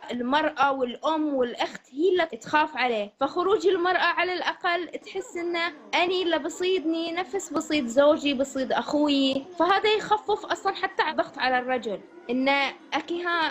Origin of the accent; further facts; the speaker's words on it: Bahrain; صدق احنا مجتمع خليجي ملتزم، خصوصا البحرين